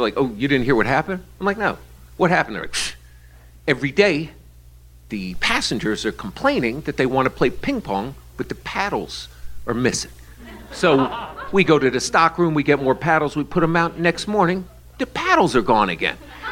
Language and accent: English; New York, United States; I'm like, hey, I'm from New York.